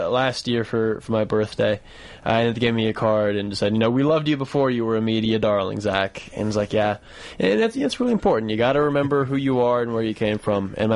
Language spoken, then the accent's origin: English; Iowa City, Iowa, United States; also born or lived in Wisconsin; So I was raised by a lesbian couple in the Midwest. I was born in Wisconsin, but have spent most of my life living in Iowa City, Iowa.